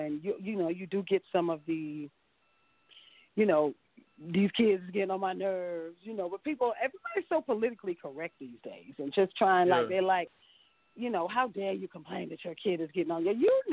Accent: Teaneck, New Jersey, United States; I was raised in Teaneck, but I went to school in Morristown

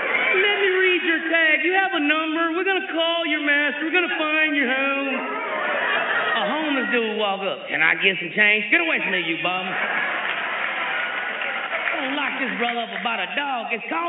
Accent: Midwest, United States; I'm from the Midwest. We fight dogs.

